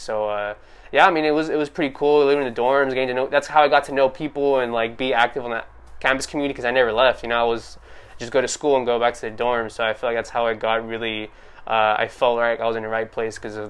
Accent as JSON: {"language": "English", "town": "Hawthorne", "region": "California", "country": "United States", "tie": "born or raised there", "said": "born and raised in Hawthorne"}